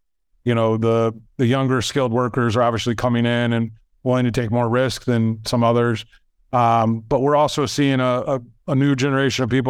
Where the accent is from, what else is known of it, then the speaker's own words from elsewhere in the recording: Arizona, United States; I'm from Arizona. So Arizona is another big benefiter of the exodus from California.